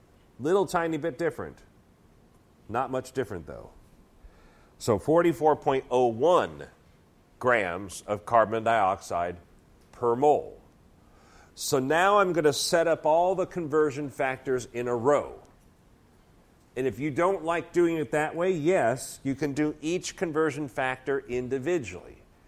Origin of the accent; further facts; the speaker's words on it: Texas, United States; I know my accent doesn't reveal it very much, except when I'm mad, but I am originally from Texas.